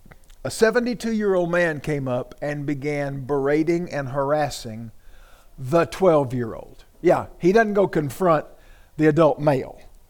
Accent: Tennessee, United States; From my home state of Tennessee, Vanderbilt University Medical Center has a center for transgender health.

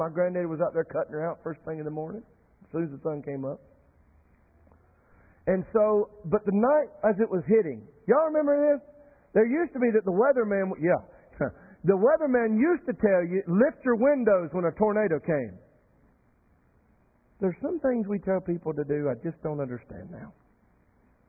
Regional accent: North Carolina, United States; Now, I grew up in Cleveland County. I did not grow up necessarily in the mountains. I grew up in the foothills or the Western Piedmont, if you will.

